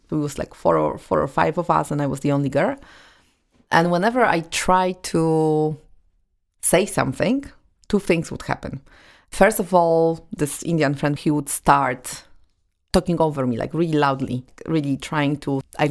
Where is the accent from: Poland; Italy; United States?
Poland; moved away; The thing for me was that I came from Poland, 95% of Polish people, white and Catholic.